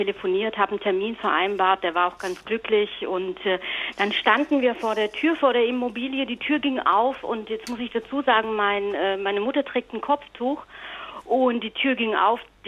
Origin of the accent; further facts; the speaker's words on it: Baden-Württemberg, Germany; als ich klein war und ich bin im Schwäbischen groß geworden